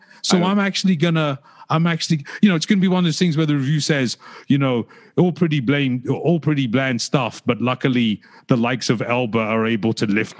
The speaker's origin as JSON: {"language": "English", "town": "Hackney", "region": "London", "country": "United Kingdom", "tie": "born or raised there", "said": "I grew up in Hackney. He grew up in London Fields, which is 4 blocks over from where I lived in Hackney."}